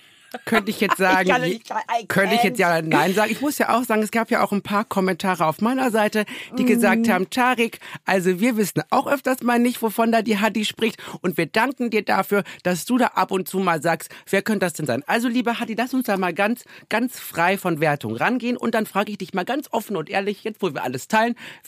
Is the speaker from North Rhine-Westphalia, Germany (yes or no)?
yes; North Rhine-Westphalia, Germany; Also ich komme ja aus dem Ruhrgebiet